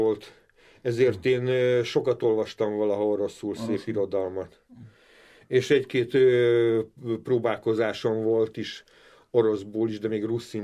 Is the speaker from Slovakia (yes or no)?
yes; Slovakia; Tehát az anyanyelven persze, hogy magyar, meg a nemzetiségem magyar. De én, mivel Csehszlovákiában nőttem föl, én pont annyira otthon vagyok mai napig a szlovák és a cseh kultúrában is, mint a magyarban. Tehát én szlovákul csehül mai napig olvasok.